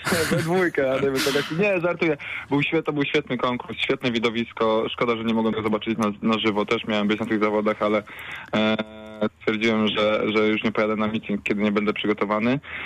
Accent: Duszniki, Greater Poland Voivodeship, Poland; ja jestem spod Poznania, jestem z Dusznik

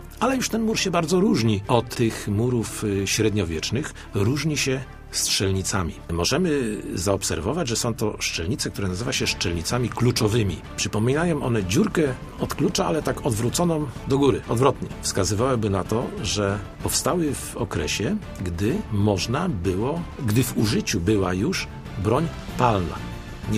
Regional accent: Poznań, Greater Poland Voivodeship, Poland; my, poznaniacy

